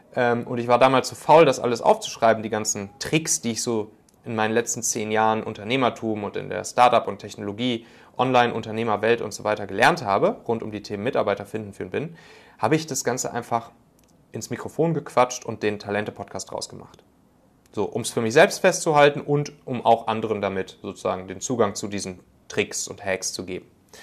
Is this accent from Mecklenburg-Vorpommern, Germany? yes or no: no; North Rhine-Westphalia, Germany; Ich komme ja ursprünglich so aus der Kölner Gegend.